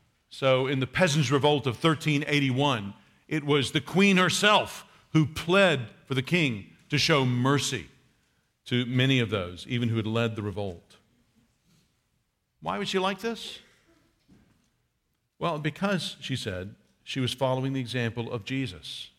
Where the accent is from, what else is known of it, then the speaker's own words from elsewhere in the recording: Kentucky, United States; I'm from Kentucky, let me just be clear.